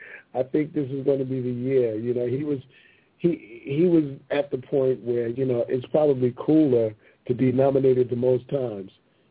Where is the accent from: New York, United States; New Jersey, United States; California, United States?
New York, United States; Bronx; I'm from the Bronx, so I went out in the audience.